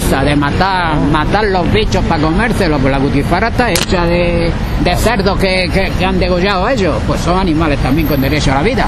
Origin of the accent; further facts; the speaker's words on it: Madrid, Community of Madrid, Spain; Soy madrileño, ¿cómo se llama?